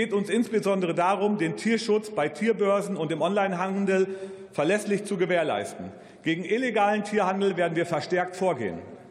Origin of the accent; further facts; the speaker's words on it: Soest, North Rhine-Westphalia, Germany; Meine Heimat ist der Wahlkreis Soest, der größtenteils sehr ländlich geprägt ist.